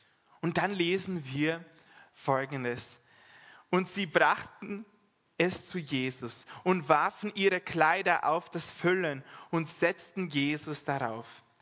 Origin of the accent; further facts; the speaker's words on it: Brazil; now in Austria; ich bin mit der Carla verheiratet. Ursprünglich komme ich eigentlich aus Brasilien.